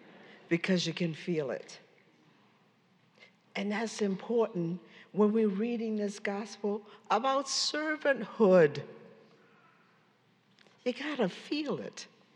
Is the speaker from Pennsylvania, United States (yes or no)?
no; New Orleans, Louisiana, United States; And it's the same thing because I grew up in Pontchartrain Park in New Orleans, Louisiana. I know you've heard about that.